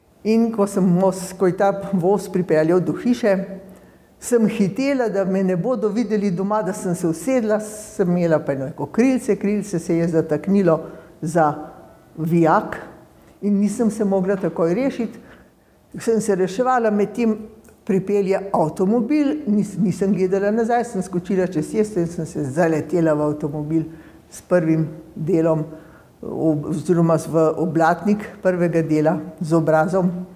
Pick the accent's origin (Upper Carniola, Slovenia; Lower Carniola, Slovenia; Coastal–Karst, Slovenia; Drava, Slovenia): Upper Carniola, Slovenia; Polica; born there; Jaz sem rojena na Polici, to je 3 kilometre izven Kranja.